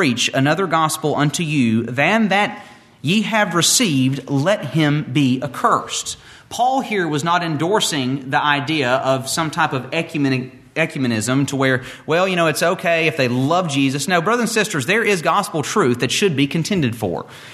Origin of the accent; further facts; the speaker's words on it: the South, United States; I don't know if it's growing up in the South or growing up with a dad like I had, but stuff like this just makes my blood boil.